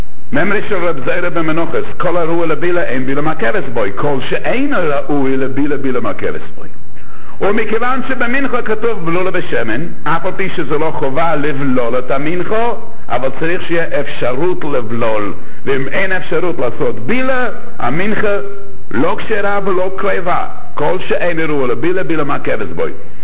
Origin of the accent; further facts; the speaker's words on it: Jerusalem, Jerusalem District, Israel; אני רק רוצה להביא את המושג הזה גם אני ירושלמי